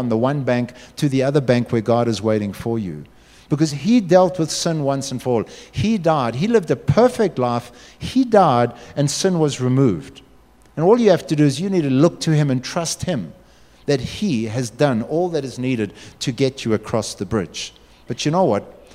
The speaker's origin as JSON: {"language": "English", "town": "Durban", "region": "KwaZulu-Natal", "country": "South Africa", "tie": "born or raised there", "said": "You know, I was from Grosvenor Boys on the Bluff. We were not rocket scientists. Most of us smoked way too much grass."}